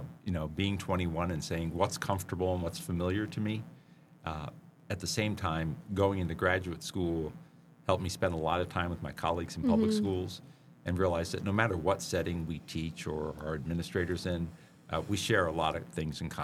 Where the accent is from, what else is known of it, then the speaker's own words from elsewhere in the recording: Hawaii, United States; I was born and raised in Hawaii, born in 1970, and my parents had moved there in 58, actually from Queens, New York.